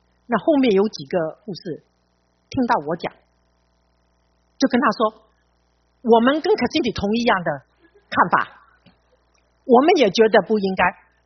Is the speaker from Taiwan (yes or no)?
no; China; 我们中国人好像比较少这样子